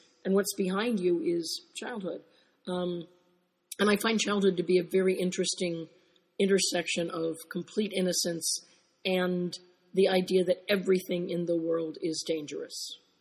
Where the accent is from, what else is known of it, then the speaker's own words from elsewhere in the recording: United States; I mean, I grew up on Disney. Being an American kid from the 50s, and the witches were the strongest things in those movies.